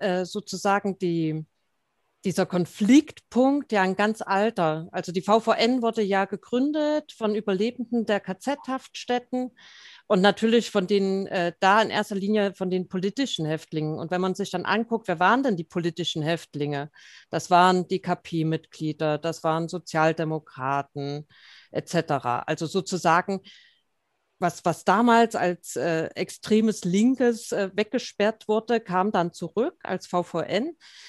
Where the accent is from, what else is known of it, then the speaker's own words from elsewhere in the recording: Thuringia, Germany; So ist das bei uns in Thüringen auch.